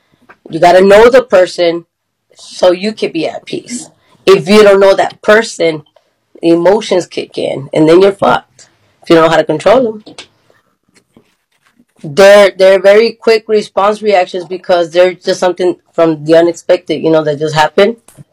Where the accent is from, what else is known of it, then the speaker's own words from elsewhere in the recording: Cincinnati, Ohio, United States; also born or lived in Texas; I'm from Texas. I'm just here chilling. I was raised in Cincinnati, Ohio. That's my home.